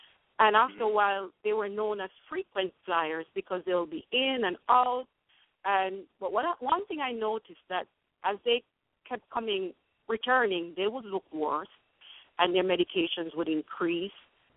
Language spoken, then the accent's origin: English; Jamaica; also born or lived in England; oh, growing up in Jamaica, mostly everything was organic, and we took it for granted. And in England, I didn't hear GMO and all that.